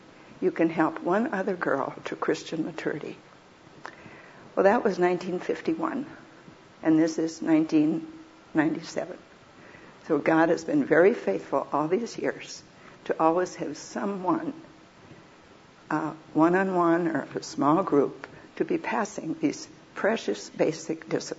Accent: Minnesota, United States; accent: Swedish; And being from Minnesota, I still had my Swedish accent.

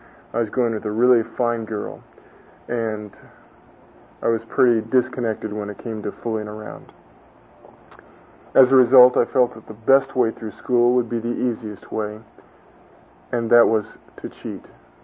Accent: San Gabriel, California, United States; I was raised in San Gabriel and went to San Gabriel High School.

